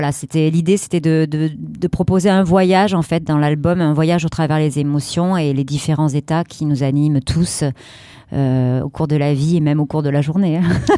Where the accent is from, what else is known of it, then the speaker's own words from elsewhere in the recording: Toulouse, Occitanie, France; chanter dans des orchestres de variété dans le sud de la France, puisque je viens de Toulouse